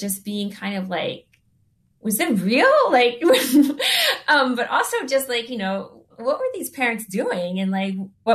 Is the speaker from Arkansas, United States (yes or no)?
no; Virginia, United States; that I had never seen before in San Francisco or in my growing up in Virginia.